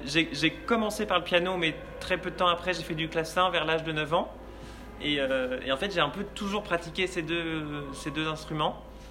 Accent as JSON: {"language": "French", "town": "Angers", "region": "Pays de la Loire", "country": "France", "tie": "born or raised there", "said": "j'ai commencé au Conservatoire d'Angers, qui est ma ville natale."}